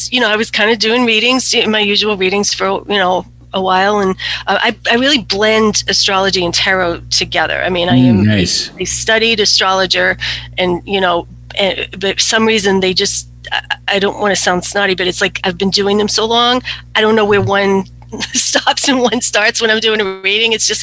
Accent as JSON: {"language": "English", "town": "Boston", "region": "Massachusetts", "country": "United States", "tie": "born or raised there", "said": "growing up in Boston, what do we have there? Salem."}